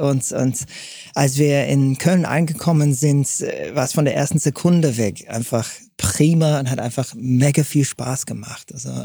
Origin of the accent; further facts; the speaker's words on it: England, United Kingdom; born there; German is a second language; das war also als gebürtige Engländer ohne deutschsprachige Wurzeln, das nochmal ins Kasten zu bringen, war schon richtig hart